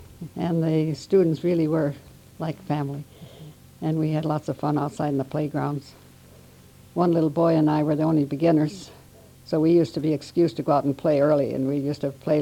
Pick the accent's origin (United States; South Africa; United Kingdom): United States; Warren, Minnesota; born there; well, I was born in Warren, Minnesota in 1900.